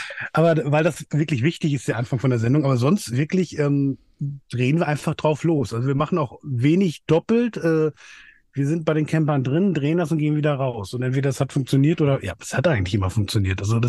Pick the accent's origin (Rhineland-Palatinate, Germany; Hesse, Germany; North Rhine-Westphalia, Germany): Hesse, Germany; ich komme aus der Nähe von Frankfurt, in so einem kleinen Ort